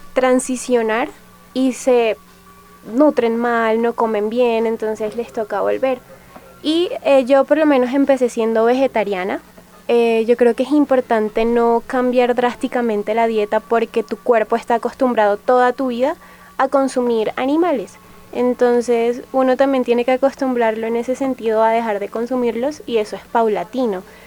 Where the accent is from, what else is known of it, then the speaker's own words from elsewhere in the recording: Valledupar, Cesar, Colombia; born there; quiero empezar en donde nací, en Valledupar, que es una ciudad muy carnívora todavía